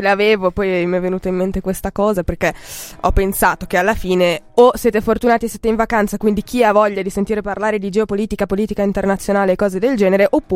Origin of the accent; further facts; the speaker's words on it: Switzerland; È stato detto più di una volta in questa radio che non sono italiana, perciò questa questione...